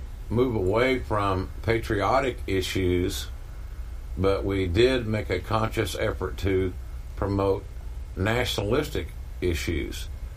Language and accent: English; United States; as an American, we want the Americans to win.